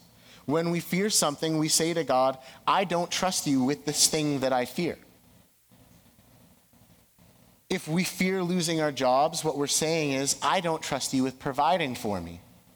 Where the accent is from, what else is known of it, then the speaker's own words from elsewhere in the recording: Saskatchewan, Canada; I'm from South Saskatchewan. So if you know the lakes down there, you can't see more than a centimeter under the surface.